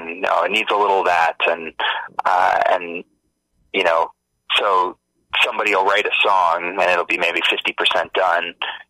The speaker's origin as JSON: {"language": "English", "town": "Richmond Hill", "region": "Ontario", "country": "Canada", "tie": "born or raised there", "said": "So I grew up in Richmond Hill, mm-hmm. which is a suburb of Toronto, 45-minute Viva bus away from the subway."}